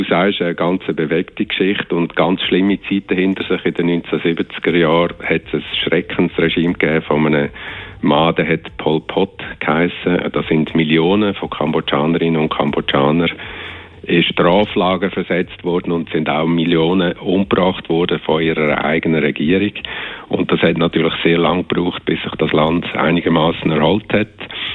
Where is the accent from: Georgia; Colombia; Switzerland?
Switzerland; Und jedes Mal, wenn wir jemandem von den Leuten dort gesagt haben, wir kommen aus der Schweiz, ist entweder Kanta Boppa oder Beat Reichner erwähnt worden.